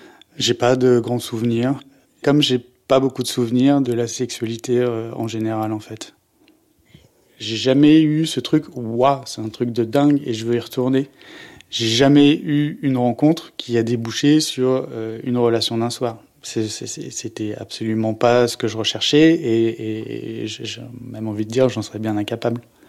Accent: Auvergne-Rhône-Alpes, France; je viens de la Savoie. J'ai 45 ans.

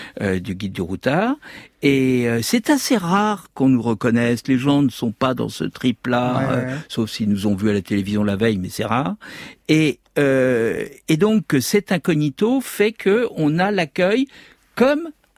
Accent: France; je suis français

